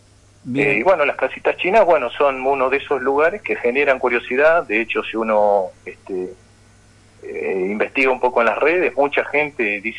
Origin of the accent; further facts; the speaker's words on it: Coronel Pringles, Buenos Aires Province, Argentina; moved away as an adult; now in La Plata, Argentina; bueno, yo soy oriundo de Coronel Pringles, nací allá. Hace ya 15 años que me vine a vivir a La Plata. Resido actualmente acá en La Plata, tengo mi familia, mi mujer, mi hija, mi trabajo. Yo, bueno, vivo acá ya hace 15 años.